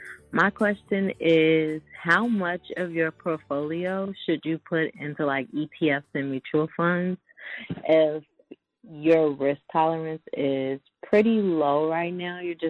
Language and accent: English; Chicago, Illinois, United States; I'm from Chicago.